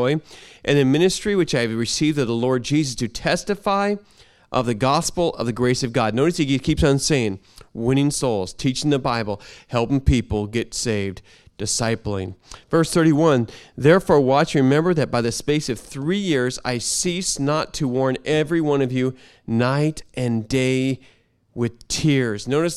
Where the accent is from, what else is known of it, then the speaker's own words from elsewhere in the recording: United States; that's because I'm an American. That's because I'm in climate control world. That's because I live in Seattle.